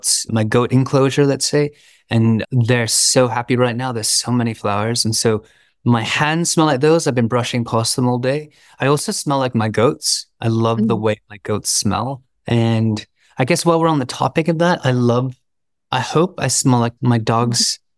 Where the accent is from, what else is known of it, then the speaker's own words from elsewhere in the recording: Australia; I grew up in Outback Australia. My mom and dad are honey farmers.